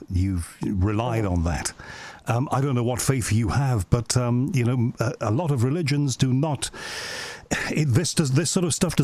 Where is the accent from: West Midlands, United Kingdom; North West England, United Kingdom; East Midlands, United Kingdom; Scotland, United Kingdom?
North West England, United Kingdom; Liverpool; I come from Liverpool, and we have a strong Catholic presence in Liverpool. Half of my family is Catholic and half of my family is on the other side.